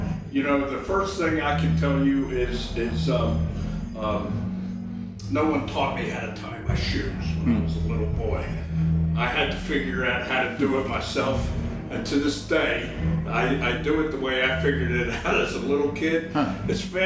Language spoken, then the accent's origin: English; Baltimore, Maryland, United States; When I grew up, I grew up in East Baltimore.